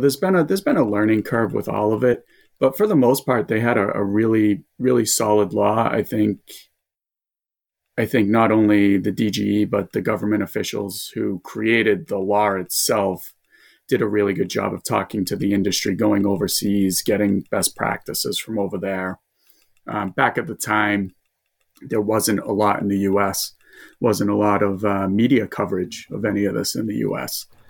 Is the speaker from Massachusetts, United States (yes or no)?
yes; Massachusetts, United States; accent: Boston; I'm outside of Boston, so the accent will give it away in a little bit.